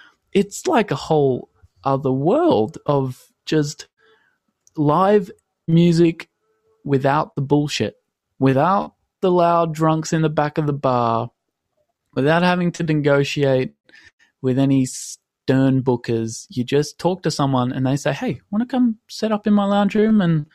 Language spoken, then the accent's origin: English; Australia; I'm 22 and I'm from Australia, and for the past 3 or 4 years, I have been traveling back and forth from the Australian summertime to the European summertime. I spent some time in North America as well a bit, and last year I was based in London